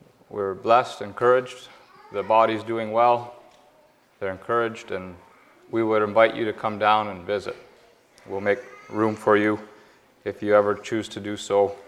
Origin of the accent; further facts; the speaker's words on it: Eagle, Ontario, Canada; I come from Eagle, Ontario.